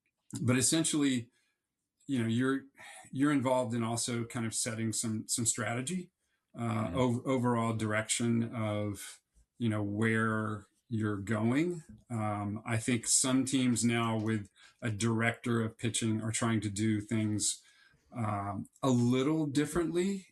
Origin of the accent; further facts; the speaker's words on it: Florida, United States; Well, I grew up in Central Florida and had a chance to play golf as a young kid